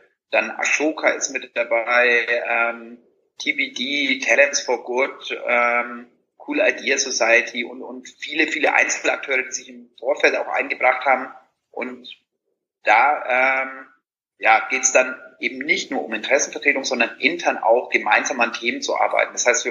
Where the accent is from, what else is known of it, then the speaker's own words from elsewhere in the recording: Bavaria, Germany; wenn ich in meine Heimat fahre nach Franken